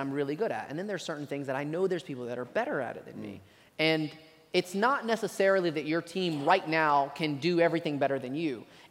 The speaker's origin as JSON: {"language": "English", "town": "Dalton", "region": "Georgia", "country": "United States", "tie": "born or raised there", "said": "I grew up in Dalton with a big Mexican population."}